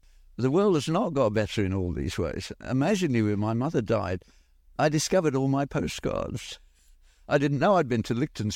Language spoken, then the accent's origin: English; Birmingham, West Midlands, United Kingdom; born there; I was born in Birmingham, but literally the last row of houses. So the bottom of the garden, you stepped into Worcestershire